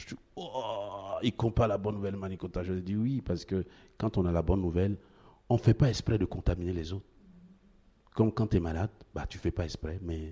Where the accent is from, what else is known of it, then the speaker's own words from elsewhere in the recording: Côte d’Ivoire; moved away; en Côte d'Ivoire, c'est mon pays d'origine, mes parents y vivent